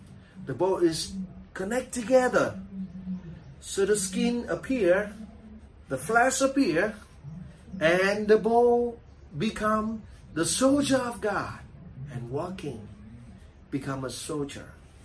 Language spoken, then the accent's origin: English; Hanoi, Vietnam; English is a second language; When we see my hometown in Hanoi to have the disciple. So in the New Year holidays, whenever we take the trip to our hometown, I still look at the people over there.